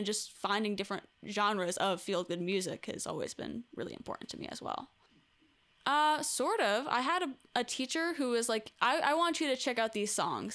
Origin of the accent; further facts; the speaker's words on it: Chicago, Illinois, United States; growing up in Chicago, it was cold and I would still go out and I would listen to music